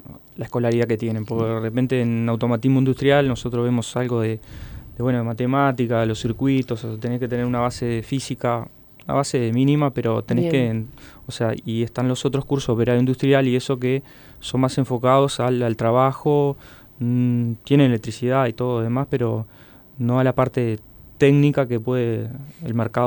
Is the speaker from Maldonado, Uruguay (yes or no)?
no; Rivera, Uruguay; now in Montevideo, Uruguay; O sea, yo cuando vine acá, que llegué de Rivera, miraba la escalera mecánica